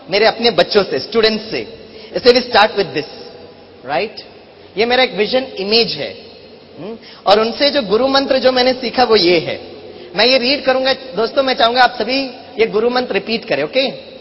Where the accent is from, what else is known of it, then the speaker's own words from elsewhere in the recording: Mumbai, Maharashtra, India; बाप रे, मैं मुंबई से आया ना, तो मुंबई में हमारा लोकल ट्रेन बहुत बड़ा संघर्ष है।